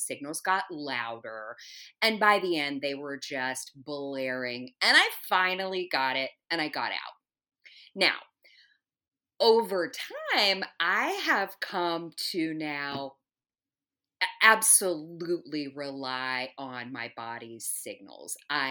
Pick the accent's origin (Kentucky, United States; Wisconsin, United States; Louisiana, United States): Kentucky, United States; Louisville; coming home to Louisville, Kentucky. I started at my hometown institution, University of Louisville